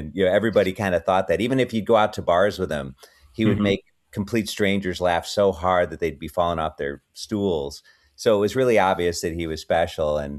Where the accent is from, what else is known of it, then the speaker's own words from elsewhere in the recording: Chicago, Illinois, United States; because growing up in Chicago, I didn't know anybody in show business